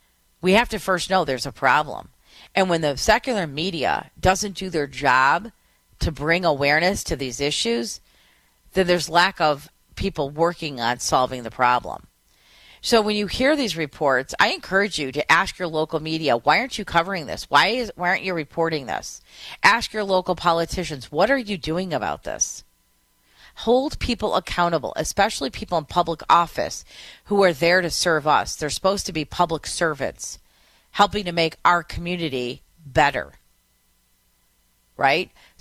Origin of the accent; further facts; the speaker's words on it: Michigan, United States; Here in Southeast Michigan, in my home state, it is raining.